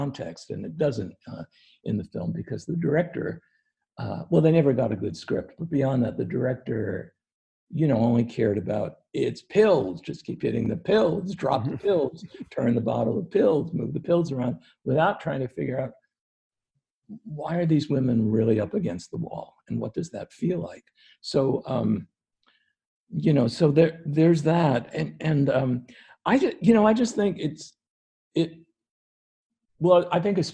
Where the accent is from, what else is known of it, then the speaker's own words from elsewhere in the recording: Lawrenceville, New England, United States; I'm from New England. I'm from Lawrenceville, pretty much.